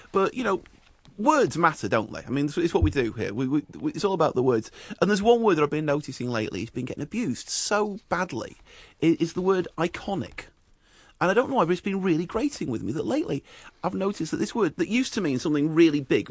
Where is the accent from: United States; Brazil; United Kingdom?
United Kingdom; England; I'm English. I come from a country that invented most of the major sports in the world and were rubbish at most of them.